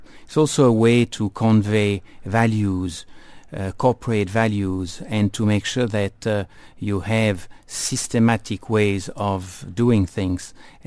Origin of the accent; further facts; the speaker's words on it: Switzerland; In fact, I worked only once for less than 2 years in my home country, Switzerland.